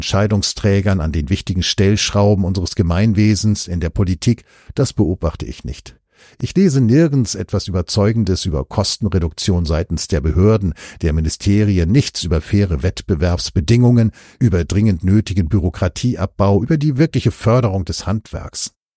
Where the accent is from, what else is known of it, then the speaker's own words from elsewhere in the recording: Plauen, Saxony, Germany; in meiner Heimatstadt Plauen im Vogtland hängt seit einiger Zeit ein Schild.